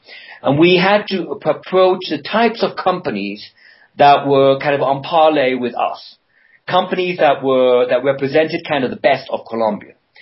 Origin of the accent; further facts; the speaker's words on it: Canada; as a Canadian, Toronto is very much of a hotbed of free publications.